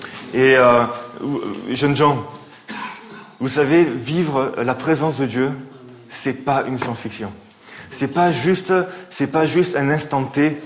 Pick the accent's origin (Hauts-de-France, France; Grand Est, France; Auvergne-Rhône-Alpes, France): Grand Est, France; Mulhouse; Je suis originaire de Mulhouse, de l'église de Mulhouse